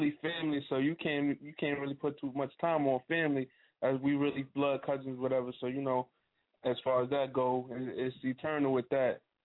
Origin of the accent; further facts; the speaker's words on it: Brooklyn, New York, United States; also born or lived in Charlotte; Well, my partner from Queens, I'm from Brooklyn, so with me, I would say, you know, looked up